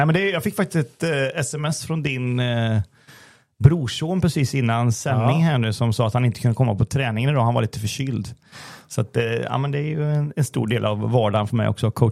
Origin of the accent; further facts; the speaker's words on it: Kil, Värmland, Sweden; Jag växte upp i Kil i Värmland i en klassisk missionbaptistförsamling